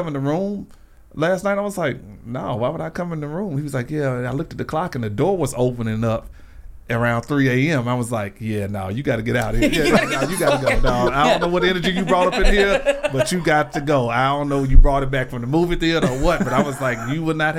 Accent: Little Rock, Arkansas, United States; So I was living in Memphis. I'm from Little Rock. So I had to go get my ID, change my ID over.

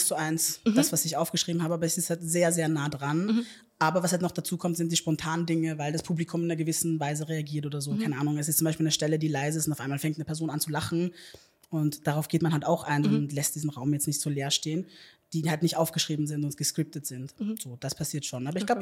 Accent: Upper Austria, Austria; now in Vienna, Austria; in dem Bundesland, wo ich aufgewachsen bin, in Oberösterreich

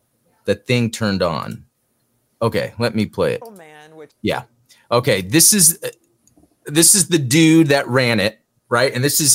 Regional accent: United States; the thing that was left out for as an American was Double Zeta

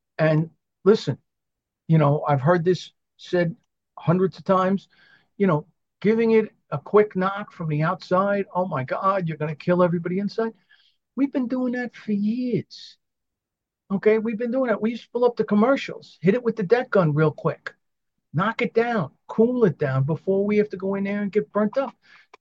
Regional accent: New York City, New York, United States; I come from New York City. We have a hydrant every 600 feet.

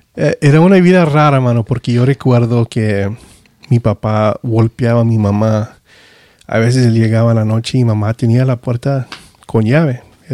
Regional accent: United States; muchos me preguntan … ¿de dónde vienes? Yo digo, yo soy de Estados Unidos. No, pero ¿de dónde vienes? Y yo no tengo familia afuera de Estados Unidos.

